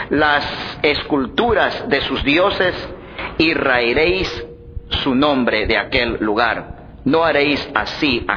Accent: Ecuador; Hay muchos pueblos, por ejemplo en mi país, Ecuador, adoran mucho a las imágenes.

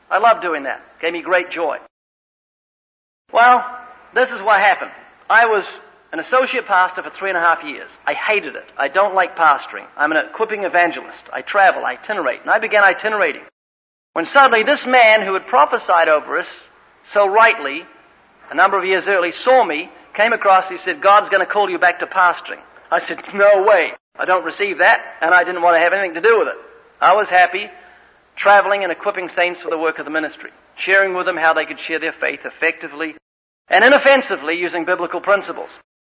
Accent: New Zealand; I was from New Zealand and to the south is just penguins.

